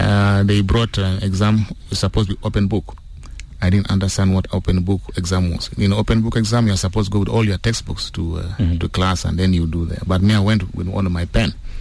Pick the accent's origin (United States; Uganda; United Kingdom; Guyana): Uganda; when I was growing up in Uganda, we had some of our classes under the trees.